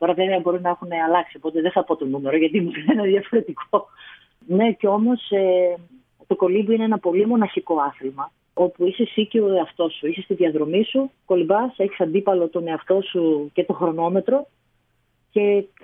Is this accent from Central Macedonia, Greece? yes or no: yes; Thessaloniki, Central Macedonia, Greece; moved away as an adult; now in Lamia, Greece; Μέχρι τη στιγμή που έφυγα, όταν ήμουνα 24, νομίζω στα 24-25 ήταν που έφυγα από Θεσσαλονίκη. Μέχρι τότε, πανεπιστήμιο εκεί, στα τεφά Θεσσαλονίκης, και κανονικά δουλειά, τα πάντα.